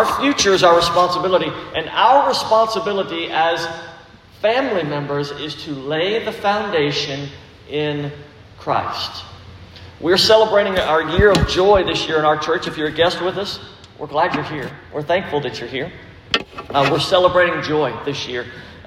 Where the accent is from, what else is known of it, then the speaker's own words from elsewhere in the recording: Baton Rouge, Louisiana, United States; I don't know about y'all, but we're from Baton Rouge, so we eat with utensils and plates and stuff.